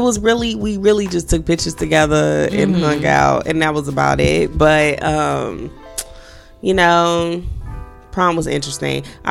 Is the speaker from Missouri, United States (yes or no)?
no; Gary, Indiana, United States; I'm from Gary. We didn't have any money.